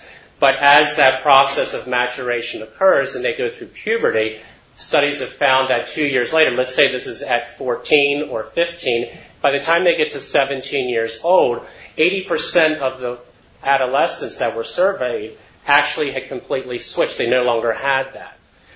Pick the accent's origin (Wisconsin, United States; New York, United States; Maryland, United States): Maryland, United States; Baltimore; And you all know I'm from Baltimore, so I'm going to have a natural bias for Johns Hopkins.